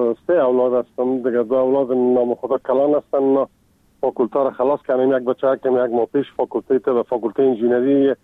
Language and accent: Persian; Kabul, Afghanistan; also born or lived in Ghazni; now in Czech Republic; از کابل هستم و از سال 1985 در چکسلواکیا